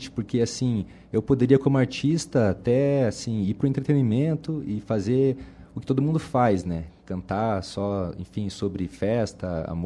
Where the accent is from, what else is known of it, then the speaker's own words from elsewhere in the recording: Curitiba, Paraná, Brazil; é uma música que fala um pouquinho sobre o que eu vivi como curitibano também, né? Digamos assim, indo nos parques de Curitiba à noite e tal, para fazer música